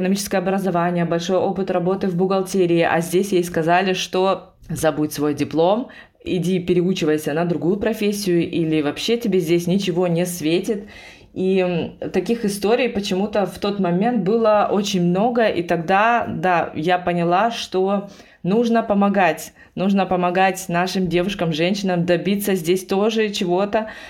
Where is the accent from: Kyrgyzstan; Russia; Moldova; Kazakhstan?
Russia; now in Germany; Больше 20 лет назад я приехала в Германию из России, тогда еще со своей семьей.